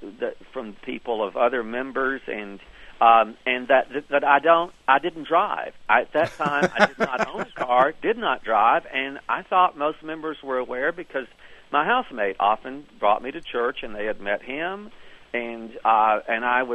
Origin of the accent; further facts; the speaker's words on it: the South, United States; accent: Southern; They liked my Southern accent.